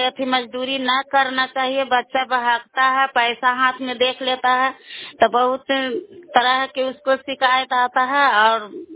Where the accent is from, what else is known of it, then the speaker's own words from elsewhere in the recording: Bahadurpur, Bihar, India; ग्राम बहादुरपुर है, सरथा पंचायत सरथा है, चंडी प्रखंड के रहने वाली हूँ।